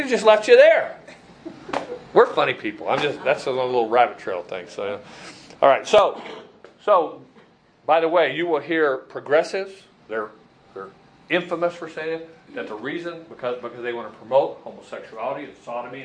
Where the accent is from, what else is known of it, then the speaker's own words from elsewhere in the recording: Arizona, United States; And our guy says, well, you should be used to this. You're from Arizona. You're used to this. And I look around and said, hey, in Arizona, we have beau